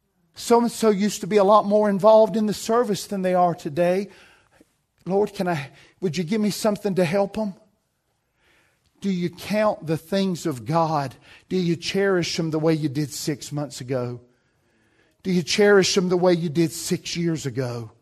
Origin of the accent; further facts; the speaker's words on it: the Carolinas, United States; when we are growing up in North Carolina and South Carolina and bombarded with truth